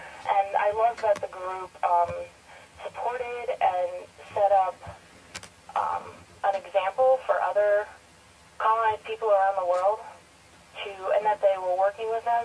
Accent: Lancaster, Pennsylvania, United States; I am from Lancaster City, which is like an hour and a half from Philly, and the movement's strong there.

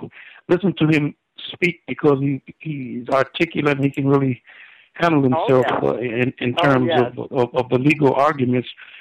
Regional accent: Arcadia, Louisiana, United States; born there; I was born in Arcadia, Louisiana.

